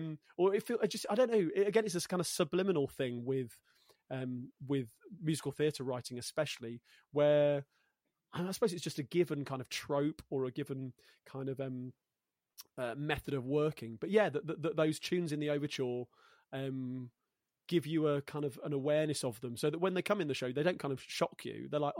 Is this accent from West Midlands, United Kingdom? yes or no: yes; Coventry, West Midlands, United Kingdom; Born and raised in Coventry in the Midlands, which is very odd because I'm not northern enough to be a northerner, and I'm not southern enough to be a southerner. So I would say I'm a Midlander.